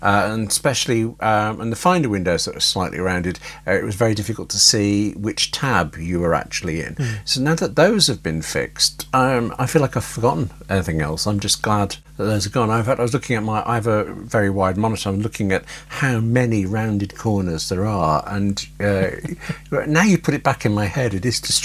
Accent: United Kingdom; I mean, I'm British. I'm in Britain.

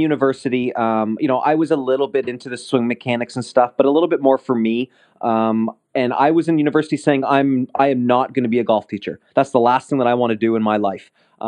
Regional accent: Ottawa, Ontario, Canada; also born or lived in Kentucky, United States; now in Toronto, Canada; Born and raised in Ottawa, and after spending some time down at university in Kentucky, playing on NCAA scholarship, I moved to Toronto

